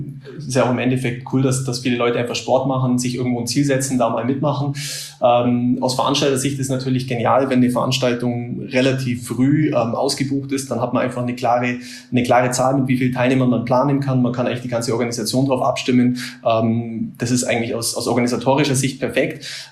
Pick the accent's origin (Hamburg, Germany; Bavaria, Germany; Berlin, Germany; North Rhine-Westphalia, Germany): Bavaria, Germany; gerade bei uns im Allgäu